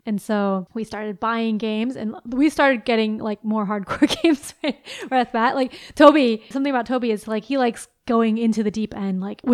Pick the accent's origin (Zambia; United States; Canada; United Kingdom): United States; California; I am 36 years old, similar age, a little bit younger. I grew up mostly in California.